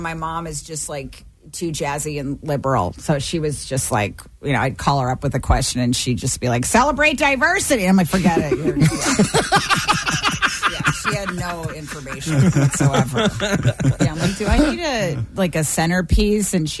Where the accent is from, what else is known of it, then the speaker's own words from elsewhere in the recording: Bethesda, Maryland, United States; No, yeah. I'm from Maryland. I grew up in Bethesda.